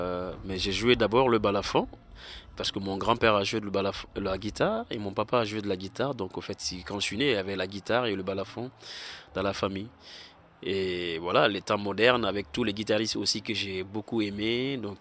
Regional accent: Conakry, Guinea; French is a second language; comme je suis né et grandi à Conakry, on parle plus toutes ces langues, soussou, malinké et poulard, tout ça. Djaranké, je chante aussi. Parce que voilà, ma mère est soussou, mon père est malinké, mais nos parents se sont installés chez les Djaranké, donc je parle Djaranké aussi, français aussi

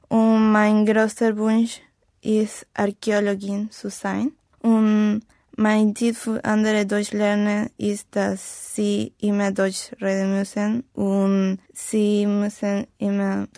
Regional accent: Lima, Peru; German is a second language; Ich komme aus Lima, Peru. Ich bin im Jahr 1997 geboren. Ich bin eine Schülerin und ich lerne Deutsch

